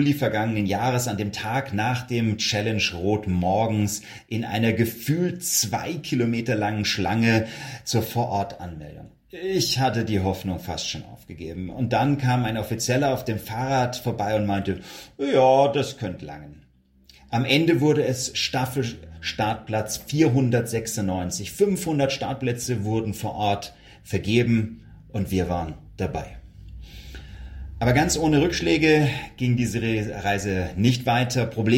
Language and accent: German; Wendelstein, Bavaria, Germany; Ein wirklich besonderer Moment für mich als gebürtige Wendelsteiner.